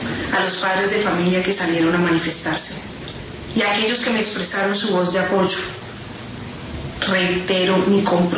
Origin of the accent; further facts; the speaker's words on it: Colombia; Como mujer, como colombiana